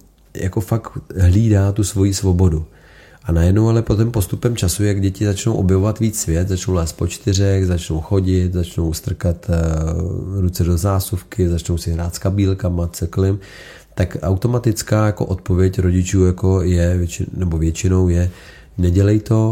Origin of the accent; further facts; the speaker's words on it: Vysočina Region, Czechia; mám výhodu, že jsem z Vysočiny, z malé vesnice